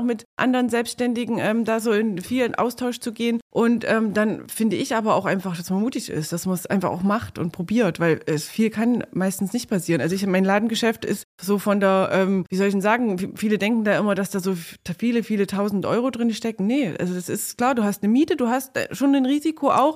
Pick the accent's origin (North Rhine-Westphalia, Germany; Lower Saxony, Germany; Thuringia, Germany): Thuringia, Germany; Neustadt an der Orla; ich komme aus Neustadt-Orla und bin da groß geworden, das ist meine Heimatstadt, war aber zwischendurch auch schon lange Jahre auch mal richtig weit weg. Ich habe dann erst in Jena studiert und dann bin ich nach München gegangen viele Jahre, habe in München gearbeitet.